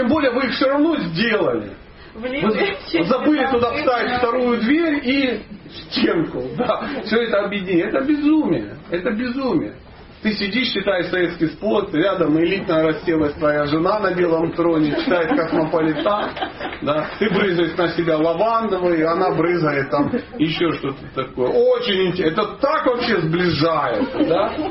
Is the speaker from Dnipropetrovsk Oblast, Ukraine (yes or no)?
yes; Dnipro, Dnipropetrovsk Oblast, Ukraine; когда-то в детстве очень захотел мороженое, а денег не было. И, короче, у меня возник преступный план. Я же из Днепропетровска.